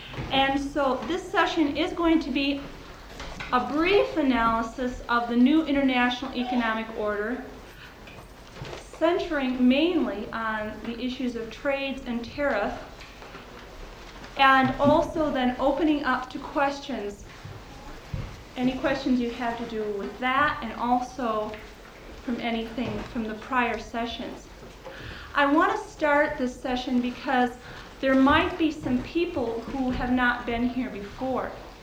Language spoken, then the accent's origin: English; Sioux Falls, South Dakota, United States; I'm from Sioux Falls, South Dakota